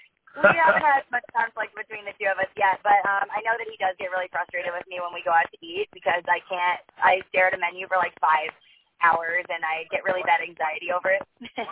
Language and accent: English; North Carolina, United States; now in Los Angeles, United States; So I'm from North Carolina as well, but I moved out here to Los Angeles in like 2005 to do acting and music